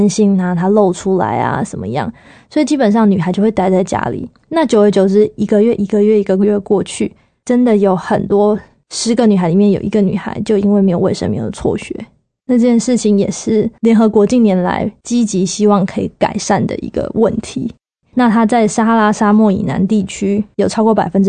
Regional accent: Taiwan; born or raised there

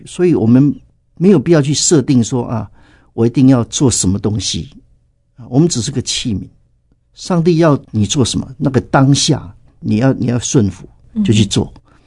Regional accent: Taiwan; 所以我也会发现呢，我们台湾人常常不太释放啊

